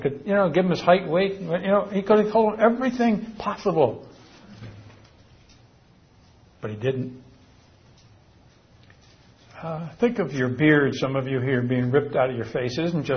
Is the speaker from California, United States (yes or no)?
no; Philadelphia, Pennsylvania, United States; I grew up in Philadelphia.